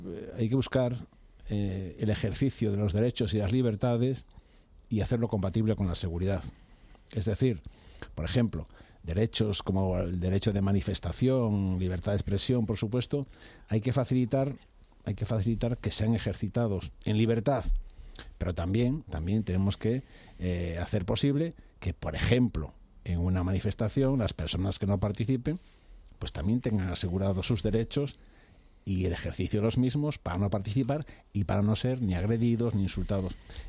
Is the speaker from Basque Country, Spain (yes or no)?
no; Monforte de Lemos, Galicia, Spain; also born or lived in Puebla de Brollón; Pero que mis abuelos vivían ahí, mi madre pues fue a Daraloz allí, pero yo me crié luego en Monforte de Lemos.